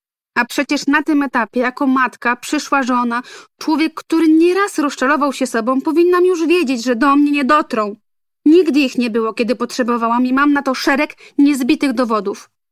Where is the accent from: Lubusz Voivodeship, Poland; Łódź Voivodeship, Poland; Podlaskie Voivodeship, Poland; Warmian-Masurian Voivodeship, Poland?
Łódź Voivodeship, Poland; Niewiadów; pochodzę z Niewiadowa, baśniowej krainy słynącej niegdyś z produkcji sprzętu gospodarstwa domowego i przyczep kempingowych. Miejsca, które wydało na świat słynnego aktora, kilkanaście tysięcy innych osób i mnie.